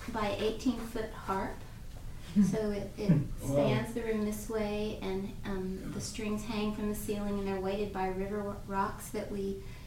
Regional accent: the South, United States; I'm from the South, so I feel D-A-W-G.

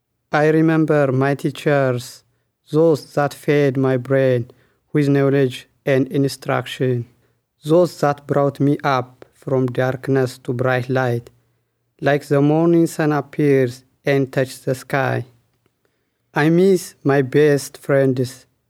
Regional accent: Ethiopia; I am from Ethiopia.

